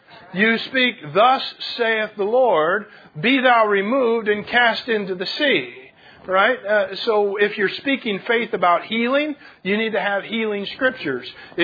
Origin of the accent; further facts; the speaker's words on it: Wyoming, United States; Man, I'm from Wyoming, and that didn't even sound good.